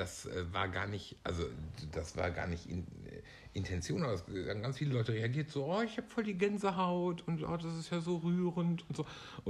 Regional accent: North Rhine-Westphalia, Germany; born there; weil ich ja gebürtig aus dem Sauerland komme, wo es diesen Brauch nicht gab.

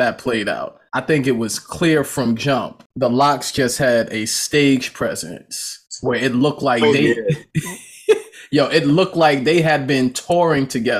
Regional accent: Mount Vernon, New York, United States; like I grew up in Mount Vernon.

